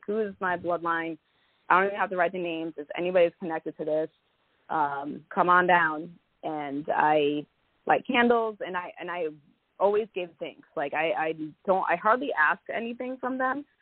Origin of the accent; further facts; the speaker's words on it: Chicago, Illinois, United States; now in Nashville, United States; I'm from Chicago, so I do drive home a lot from Nashville